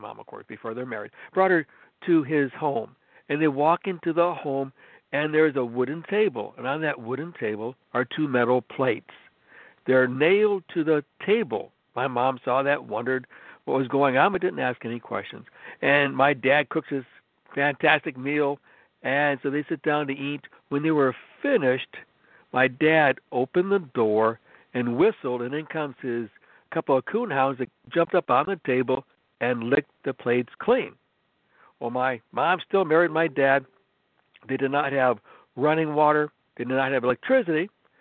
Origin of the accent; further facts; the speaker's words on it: Cleveland, Ohio, United States; born there; I was born in Cleveland, Ohio, so I'm a Yankee living in the southern land